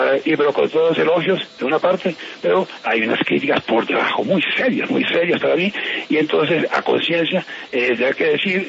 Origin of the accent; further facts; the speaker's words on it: Garzón, Huila, Colombia; en el diario de Huila, que es mi tierra. Yo soy oriundo de Garzón Huila, en donde fui obispo, lo mismo que fui en Armenia, ahora con 44 años de episcopado